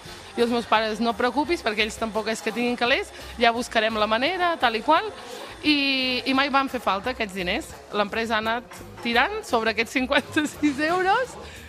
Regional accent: Olot, Catalonia, Spain; jo soc d'Olot, treballo en una cafeteria

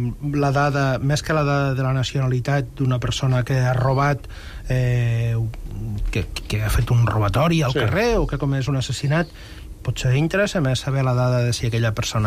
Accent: L'Albi, Catalonia, Spain; És a dir, al meu poble, a l'Albi, no hi ha carteristes.

